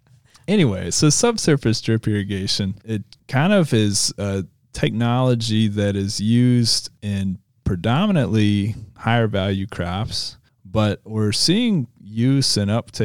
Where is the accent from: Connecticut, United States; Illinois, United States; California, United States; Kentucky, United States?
Kentucky, United States; When I was growing up in Kentucky … we raised vegetables and we sold on the farmer's market.